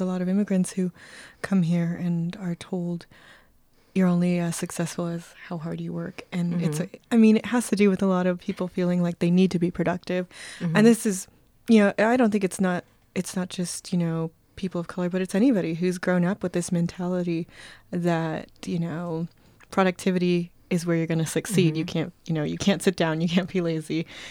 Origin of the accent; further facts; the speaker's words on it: California, United States; You know, we grew up in San Bernardino County. For anyone who knows where that is, we're homies.